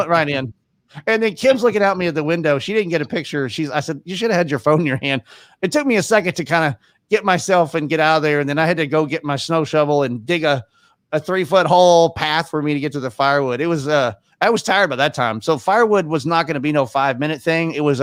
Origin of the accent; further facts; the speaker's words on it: Texas, United States; because I was born and raised in Texas